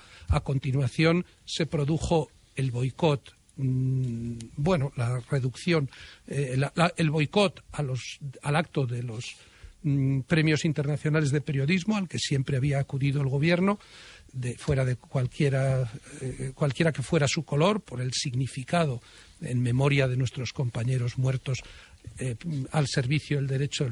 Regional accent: Logroño, La Rioja, Spain; born there; y como yo nací también en Logroño

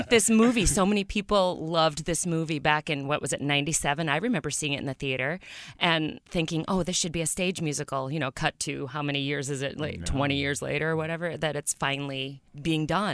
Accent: Madison, Wisconsin, United States; Well, I grew up in Madison, Wisconsin, and I started dancing at a young age

